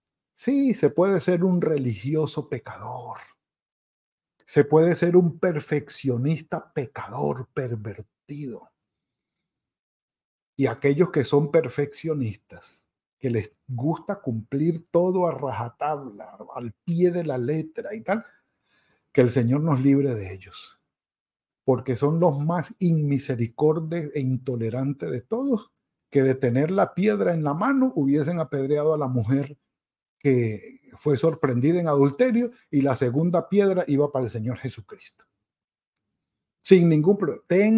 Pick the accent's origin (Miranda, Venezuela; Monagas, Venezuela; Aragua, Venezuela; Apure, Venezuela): Apure, Venezuela; Yo tengo que decir que soy llanero de llaneros. Es decir, mi mamá era llanera y mi papá era llanero también, de Guadualito, estado Apure, Venezuela.